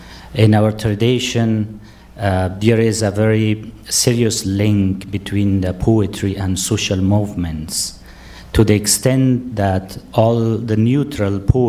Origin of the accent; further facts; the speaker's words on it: Afghanistan; I am a poet and I'm from Afghanistan, so it makes sense a lot for me. From the tradition that I'm coming, I'm coming from a Persian tradition